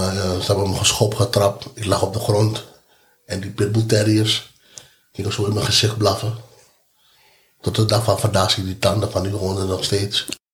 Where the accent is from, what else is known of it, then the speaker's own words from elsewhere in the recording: The Hague, South Holland, Netherlands; De stad waar ik vandaan kom, Den Haag.